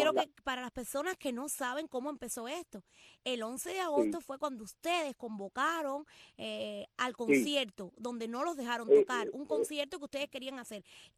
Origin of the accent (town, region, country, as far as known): Cuba